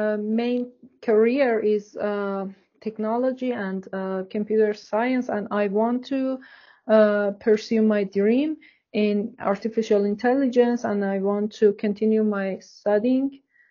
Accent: Iran; English is a second language; I'm from Iran, but I would like to continue my education in another country.

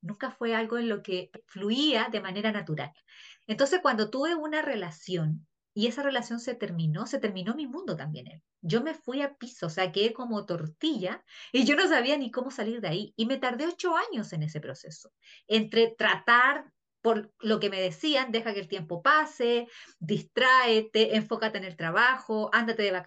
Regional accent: Chile; soy life coach espiritual, soy chilena

